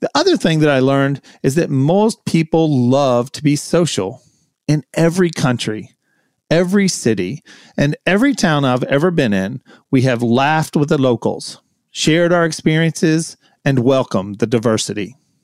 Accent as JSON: {"language": "English", "region": "the South", "country": "United States", "accent": "southern", "said": "not just because you love my southern accent."}